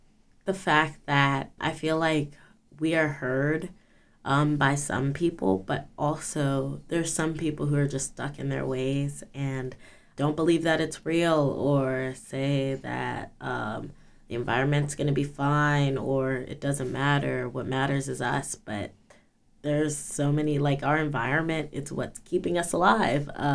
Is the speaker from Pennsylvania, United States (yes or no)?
yes; Braddock, Pennsylvania, United States; For me, I grew up in Braddock. So we have a steel mill right near us.